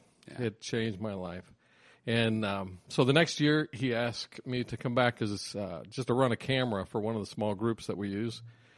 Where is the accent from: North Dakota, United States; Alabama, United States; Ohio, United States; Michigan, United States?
Ohio, United States; Springfield; moved away as an adult; now in Pittsburgh, United States; I grew up in Springfield, Ohio.